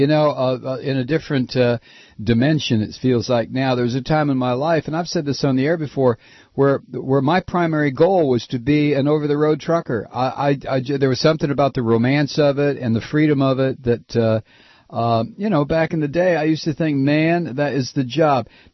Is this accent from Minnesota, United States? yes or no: no; Toledo, Ohio, United States; also born or lived in Flint; Yeah, Jack, I grew up in Toledo, Ohio, and I lived in Flint for 8 months.